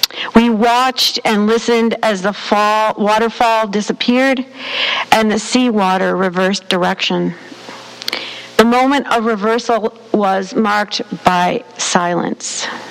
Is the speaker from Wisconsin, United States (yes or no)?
yes; Wisconsin, United States; Growing up in Wisconsin, ocean tides remain mysterious and wondrous to me.